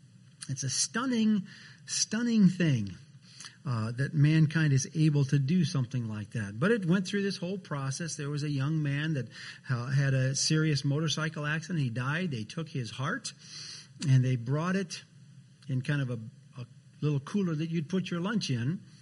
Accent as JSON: {"language": "English", "region": "Wisconsin", "country": "United States", "tie": "born or raised there", "said": "where I grew up in Wisconsin, had quite a number of Norwegians and Swedes, but we also had a rather large German immigrant population in central Wisconsin."}